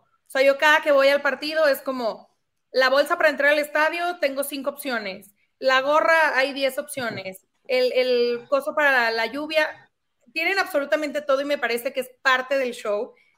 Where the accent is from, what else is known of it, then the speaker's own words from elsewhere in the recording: Colima, Mexico; now in Mexico City, Mexico; Yo originalmente soy de Colima, okay. Radico en la Ciudad de México ya hace más de 14 años